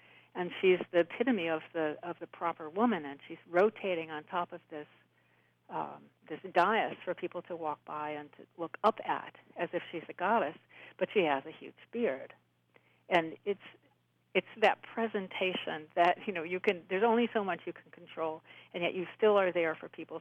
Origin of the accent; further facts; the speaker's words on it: Midwest, United States; Well, I'm a Midwesterner. I started in Cleveland. I worked in Boston and New York.